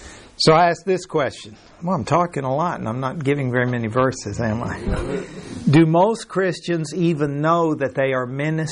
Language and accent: English; Mexico; Where I grew up in Mexico, they had areas where the speed limit said 10 kilometers per hour.